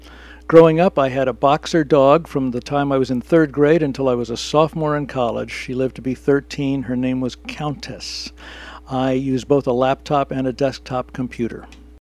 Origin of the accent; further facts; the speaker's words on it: Pine Bluff, Arkansas, United States; born there; I was born in Pine Bluff, Arkansas. I had no brothers or sisters.